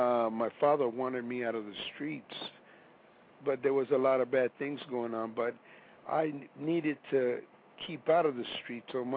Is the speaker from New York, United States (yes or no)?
yes; Bronx, New York, United States; I come from the Bronx, the South Bronx, which was a pretty rough place.